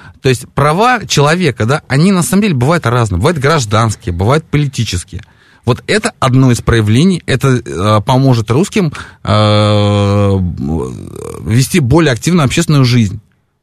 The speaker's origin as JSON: {"language": "Russian", "region": "Moscow", "country": "Russia", "said": "я москвич."}